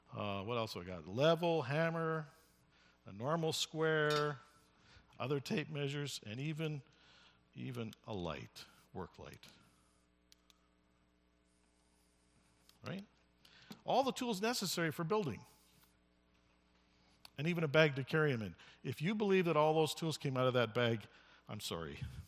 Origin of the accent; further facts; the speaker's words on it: Canada; I'm a Canadian. I live in Canada.